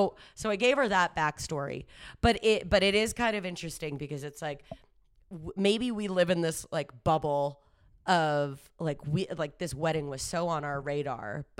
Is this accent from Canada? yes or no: yes; Calgary, Alberta, Canada; Megan and I grew up in Calgary